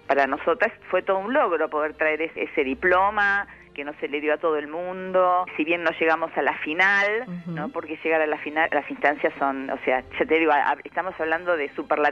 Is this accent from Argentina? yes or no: yes; Argentina; como argentina y como música y como soprano es lo que debo hacer